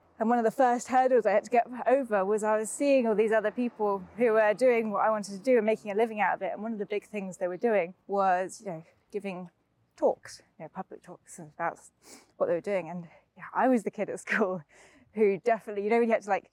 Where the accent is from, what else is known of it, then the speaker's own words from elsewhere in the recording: England, United Kingdom; And I grew up outside of London, so it all sounded very glamorous and posh to me